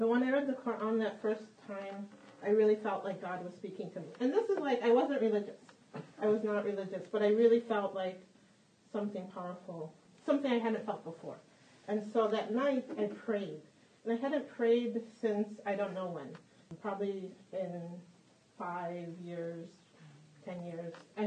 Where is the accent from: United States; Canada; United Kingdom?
United States; New York; I grew up in New York, so I moved here, actually to Centerville